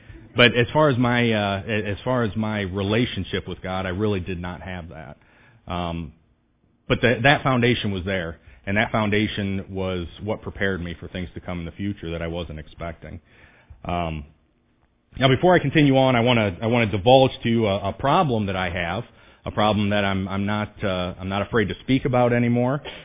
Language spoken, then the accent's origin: English; Tiffin, Ohio, United States; Like I said, I grew up in Tiffin, had a great childhood.